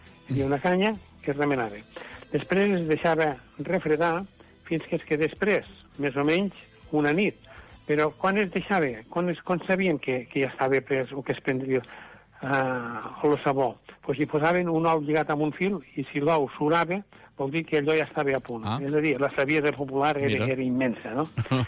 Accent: Puiggròs, Catalonia, Spain; jo que sóc fill de Puiggròs, veia el camí de Puiggròs a Arbeca

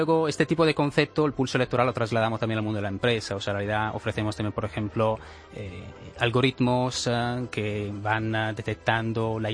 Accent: Venice, Veneto, Italy; Yo de Italia, Venecia.

